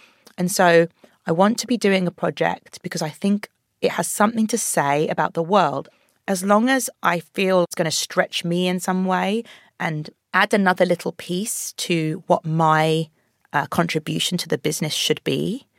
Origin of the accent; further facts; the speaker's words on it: London, United Kingdom; accent: London; having been born and bred in London, it was emotional and inspiring to be shooting next to projects I grew up on